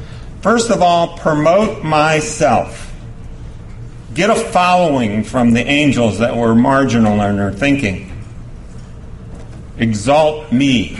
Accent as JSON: {"language": "English", "town": "East St. Louis", "region": "Illinois", "country": "United States", "tie": "born or raised there", "said": "Now, I grew up in East St. Louis in the 60s and 70s"}